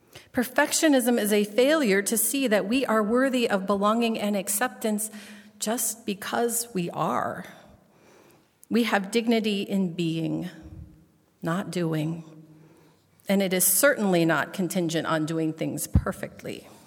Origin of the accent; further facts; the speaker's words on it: Nebraska, United States; As a girl growing up in Nebraska in the 70s and early 80s, I was expected to acquire a certain amount of culinary skill.